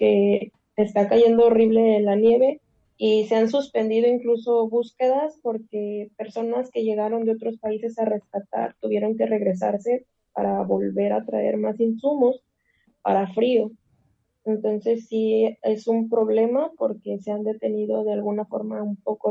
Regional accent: Guerrero, Mexico; Yo soy del estado de Guerrero y pues estoy un poquito acostumbrada a los movimientos sísmicos

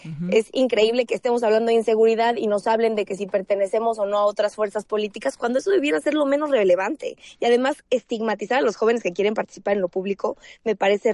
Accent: Michoacán, Mexico; que yo, por cierto, soy michoacana. Estaba yo en Michoacán

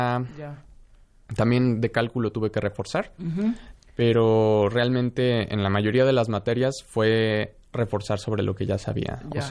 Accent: Mexico City, Mexico; Yo también soy de la Ciudad de México, del sur.

